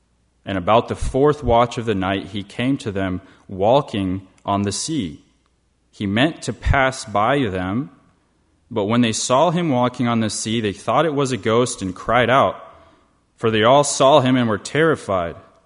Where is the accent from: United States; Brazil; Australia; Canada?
Brazil; English is a second language; We are from Brazil, so it's so nice to see God's family and God's body all over the world